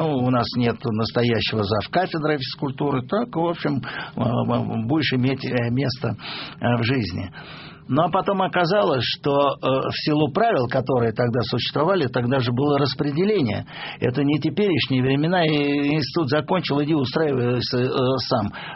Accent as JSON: {"language": "Russian", "region": "Moscow", "country": "Russia", "tie": "born or raised there", "said": "Дело в том, что я родился в Сокольниках."}